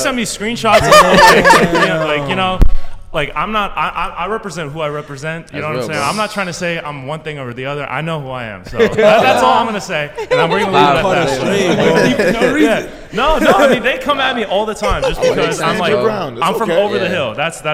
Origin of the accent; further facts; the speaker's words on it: Los Angeles, California, United States; I'm from the Valley, so the Valley gets like, it's like 5 to 10 degrees hotter than any LA.